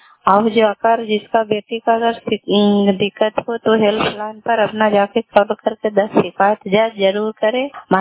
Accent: Kalyanpur, Bihar, India

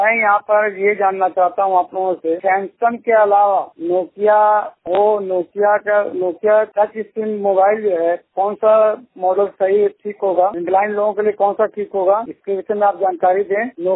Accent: Aurangabad, Bihar, India; मैं बिहार औरंगाबाद जसैया का निवासी हूँ।

